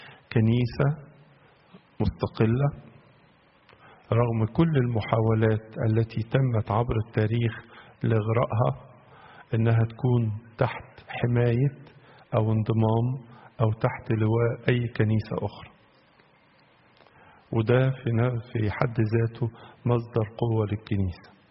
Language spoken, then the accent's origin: Arabic; Egypt; والهجرة بالنسبة لنا كمصريين أمر غريب.